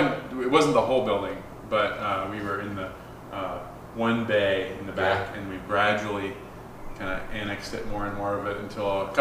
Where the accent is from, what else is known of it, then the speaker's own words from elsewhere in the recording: Virginia, United States; I fell in love with the upper Midwest, but I'm from Virginia originally.